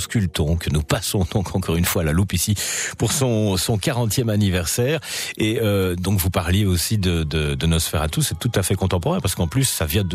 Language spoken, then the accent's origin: French; Belgium; Écoutez, si on pouvait en avoir un comme ça chez nous en Belgique, ça nous arrangerait.